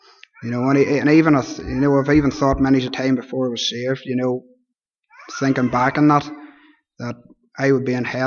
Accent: Armagh, Northern Ireland, United Kingdom; I grew up in Armagh, not far from Listenhill Primary School, where I attended as a child. We attended Third Armagh Presbyterian Church

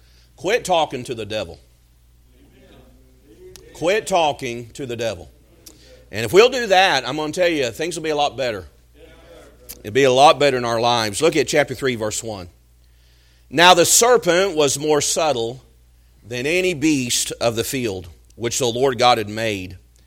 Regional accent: Amarillo, Texas, United States; also born or lived in Springfield, Missouri; I was born here in Springfield when my dad was in Bible college, and then at the ripe old age of 2, we moved to Amarillo, Texas, and I would spend the next 16 years of my life there in Amarillo.

